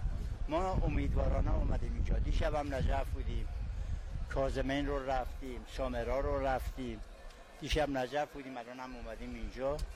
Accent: Hamadan, Iran; از همدان هستم، با همسرم اومدیم.

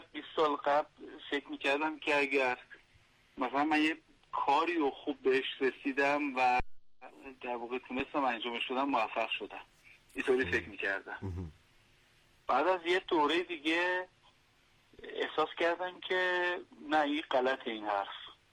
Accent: Hamadan, Iran; بله، من اهل همدان هستم

